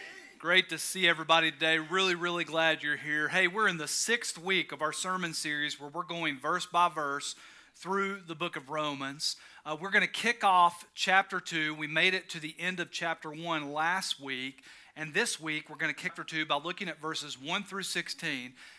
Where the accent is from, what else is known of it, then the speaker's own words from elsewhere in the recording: United States; I don't want to know because I'm American, so it doesn't matter to me, okay?